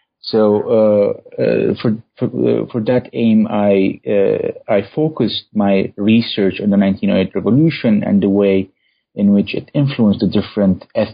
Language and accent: English; Jerusalem, Jerusalem District, Israel; I was born and raised in Jerusalem, and that's my background. I grew up in the old city of Jerusalem, and I grew up with five languages, multilingual, Armenian, Arabic, Hebrew, Turkish, and English.